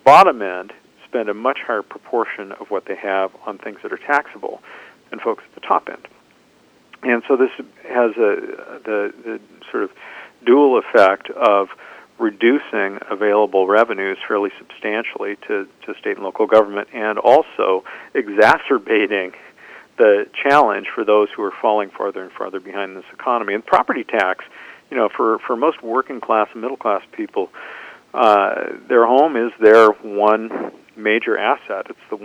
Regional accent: Seattle, Washington, United States; They live in the house in which I was raised in West Seattle.

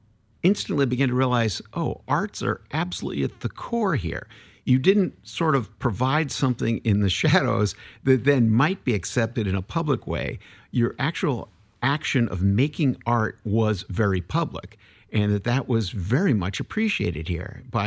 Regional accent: Massachusetts, United States; now in Vashon, United States; I grew up on the East Coast outside of Boston, and it was very much a town where, it was a prosperous town where there was art

